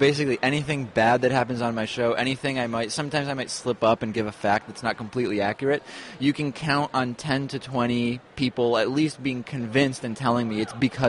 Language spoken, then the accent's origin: English; Argentina; I'm from Argentina. You know, it doesn't make sense, but on the census I put that I'm Hispanic.